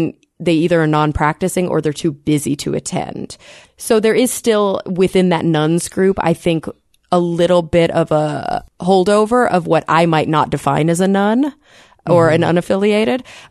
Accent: Bible Belt, United States; maybe it's because I grew up in the Bible Belt

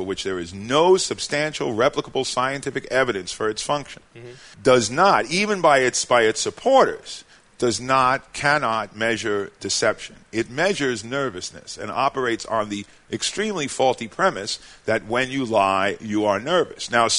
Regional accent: Brooklyn, New York, United States; born there; But, you know, I was born in Brooklyn.

